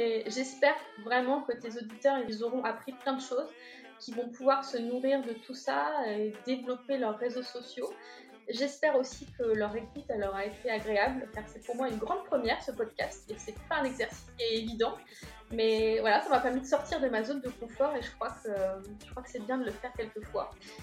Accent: Normandy, France; je suis normande

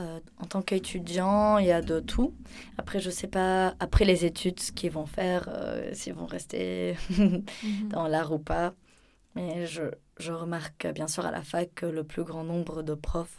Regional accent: Lebanon; ça reste une question de visa, vu que je suis libanaise.

